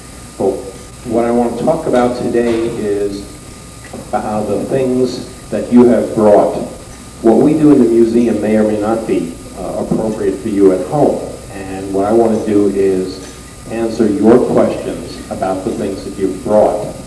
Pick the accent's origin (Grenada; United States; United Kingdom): United States; New York; Lastly, I'm from New York. I grew up in New York.